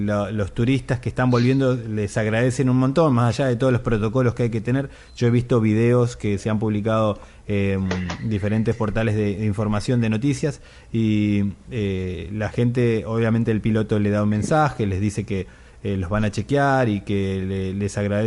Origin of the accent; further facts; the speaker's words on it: Argentina; Yo soy argentino, de nuestro país.